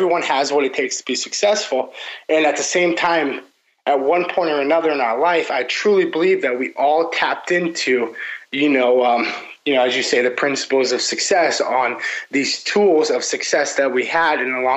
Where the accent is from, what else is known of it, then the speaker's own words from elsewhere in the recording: Massachusetts, United States; also born or lived in Vermont; now in Miami, United States; Personally, I'm in Miami right now. Not always a tropical weather type of guy. I grew up in Massachusetts. I went to college up in Vermont. I went to grad school in Vermont.